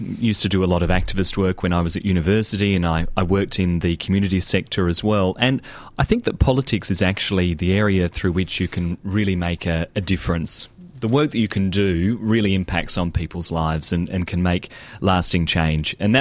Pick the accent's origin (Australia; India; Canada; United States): Australia; Adelaide, South Australia; some of the challenges I had coming out and growing up in Adelaide.